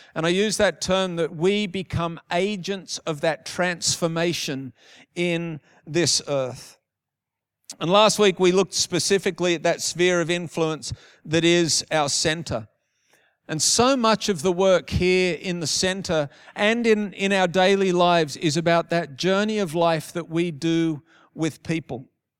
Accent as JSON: {"language": "English", "country": "New Zealand", "said": "I'm from New Zealand."}